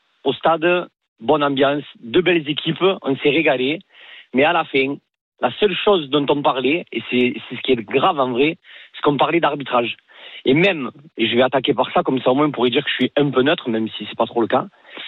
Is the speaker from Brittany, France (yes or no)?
no; Lille, Hauts-de-France, France; accent: Lille; Bon, à mon accent, vous allez très vite comprendre quelle équipe je supporte.